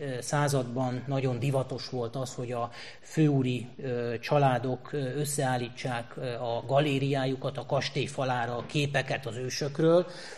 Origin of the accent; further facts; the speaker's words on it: Zalaszentgrót, Zala, Hungary; tőzsgyökeres zalaiként, én Zalaszentgróton nevelkedtem